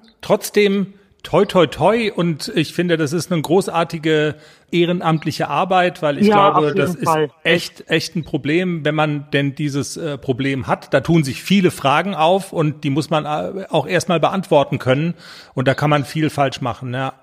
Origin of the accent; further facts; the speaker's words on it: North Rhine-Westphalia, Germany; im Westfälischen, wo ich herkomme, sagt man dabei sagen.